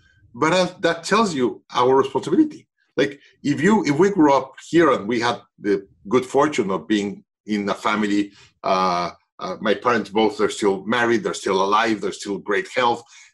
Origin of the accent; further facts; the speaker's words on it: California, United States; I was male, white, yeah, growing up in Silicon Valley in the technology and chip area.